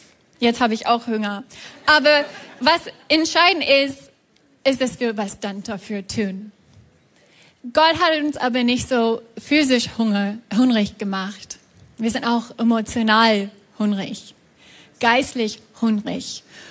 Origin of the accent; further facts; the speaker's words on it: United States; German is a second language; Sorry, ich bin auch aus Amerika manchmal, ich weiß nicht, wie man das auf Deutsch sagt.